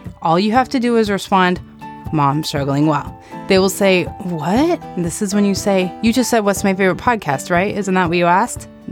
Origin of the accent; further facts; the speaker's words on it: Arizona, United States; I'm from Arizona.